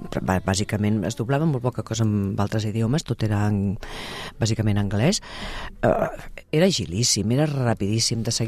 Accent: Tarragona, Catalonia, Spain; jo soc de Tarragona

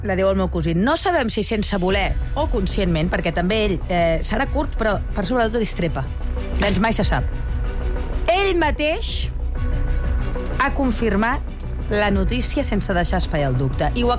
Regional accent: Catalonia, Spain; Jo sóc massa catalana

